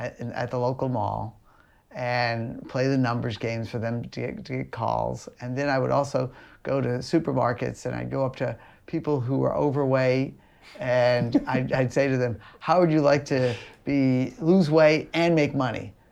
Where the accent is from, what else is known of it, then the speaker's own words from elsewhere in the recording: Portsmouth, United States; In Portsmouth, okay. Yeah, born and raised in Portsmouth. Graduated Portsmouth High School.